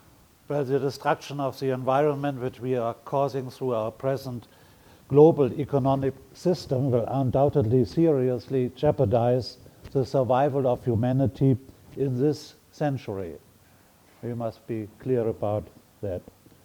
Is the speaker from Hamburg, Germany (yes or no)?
yes; Hamburg, Germany; The sea level will rise so that my hometown, Hamburg, may disappear together with a lot of islands in the Pacific.